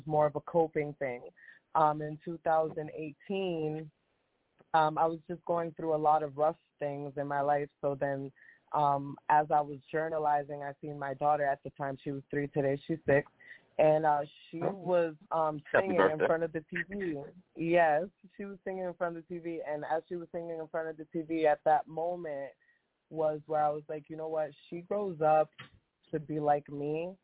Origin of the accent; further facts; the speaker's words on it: New Hampshire, United States; now in Philadelphia, United States; I'm originally from New England, from New Hampshire